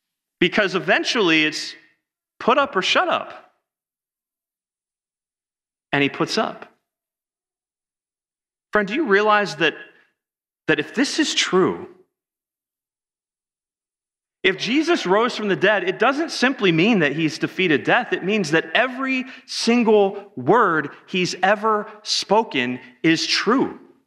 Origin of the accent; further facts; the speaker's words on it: Cleveland, Ohio, United States; I'm from Cleveland, if you didn't know, so it's difficult to be a sports fan where I'm from.